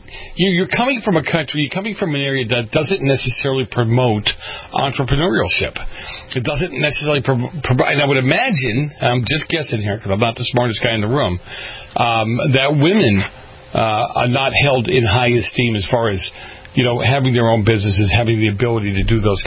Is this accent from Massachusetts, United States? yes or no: yes; Massachusetts, United States; I'm from Massachusetts. It's Holyoke.